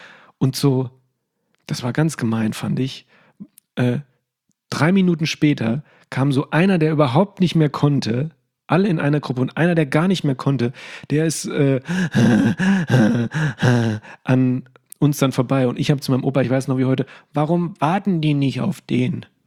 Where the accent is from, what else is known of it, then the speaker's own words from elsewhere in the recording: Limburg, Hesse, Germany; weil aus meiner Heimatstadt aus Limburg